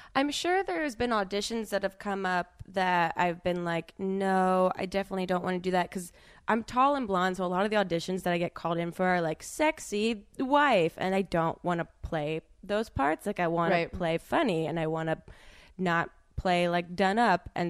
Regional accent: New Jersey, United States; Ooh, I mean, I'm from New Jersey, so obviously I love New Jersey.

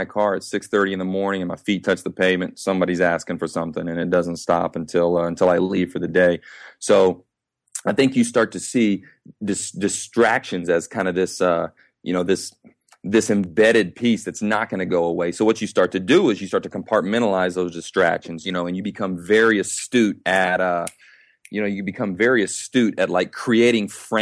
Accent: Evansville, Indiana, United States; I'm from Evansville, Indiana. I'm from the south side of Evansville, Indiana. I grew up in a you know, in a working class neighborhood

